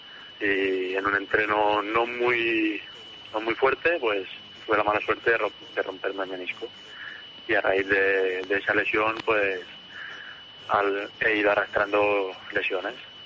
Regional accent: Palamós, Catalonia, Spain; also born or lived in Barcelona, Spain; Yo nací aquí en Barcelona, pero a los 6 años me fui a vivir a Palamós.

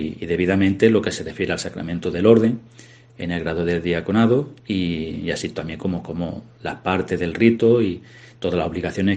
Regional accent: Torredonjimeno, Andalusia, Spain; gracias a la televisión local de mi pueblo, de Torredonjimeno, que van a hacer pues todo lo posible pues para acercar la celebración no solo a mis paisanos

